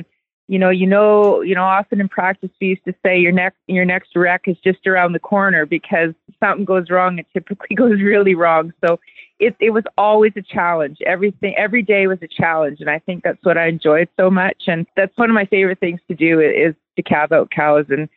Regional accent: Calgary, Alberta, Canada; When I was 8 years old, he moved the whole family out, and I finished growing up in Calgary.

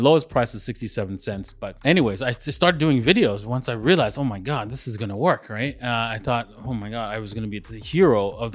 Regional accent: Canada; also born or lived in Trinidad; now in United Arab Emirates; Actually, I was raised in Canada, but I was born in Trinidad.

